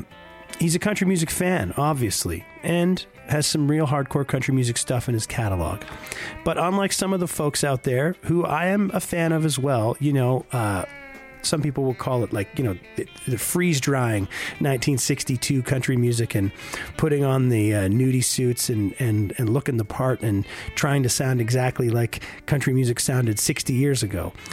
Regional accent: Oshawa, Ontario, Canada; now in Winnipeg, Canada; Well, my hometown's Oshawa, Ontario, but in the place where I have resided now for many years.

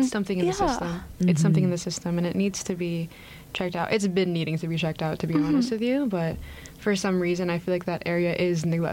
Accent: Philippines; now in Canada; At least I know, I'm more aware of this as like a Filipino person

